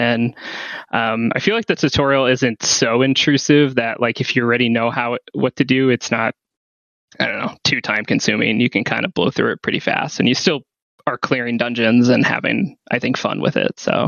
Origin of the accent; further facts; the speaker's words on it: New England, United States; We're all from the New England area.